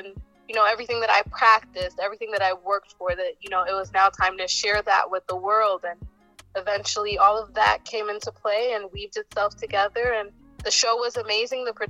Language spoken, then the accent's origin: English; Connecticut, United States; as you introduced me, and I'm from Connecticut.